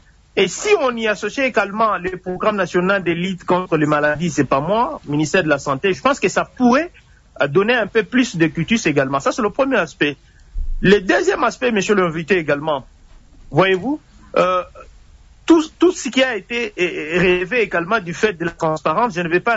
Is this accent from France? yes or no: no; Tshilenge, Kasaï-Oriental, DR Congo; now in Lubumbashi, Congo; pour permettre que chez moi, à Tshilenge, à Ilitouri